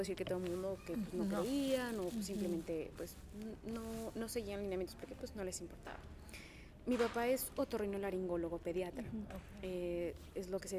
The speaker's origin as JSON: {"language": "Spanish", "town": "Guadalajara", "region": "Jalisco", "country": "Mexico", "said": "soy de Guadalajara, Jalisco, México. Y bueno, yo a mí me tocó vivir la pandemia ahí en México, en Guadalajara."}